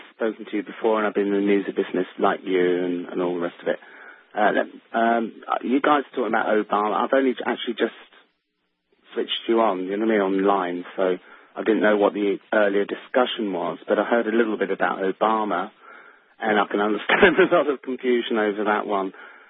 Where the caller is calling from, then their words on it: South West England, United Kingdom; I'm calling from Devon in England